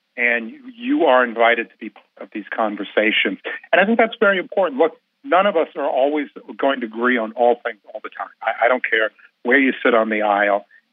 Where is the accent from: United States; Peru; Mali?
United States; Milwaukee, Wisconsin; Almost all the, you know, good quality values that I have in my life are things that I learned growing up in Milwaukee